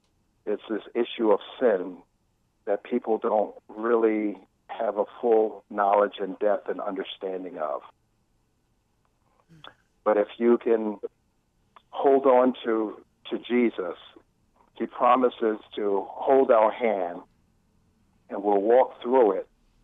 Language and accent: English; New York, United States; especially growing up in New York when I used to play on cement all the time.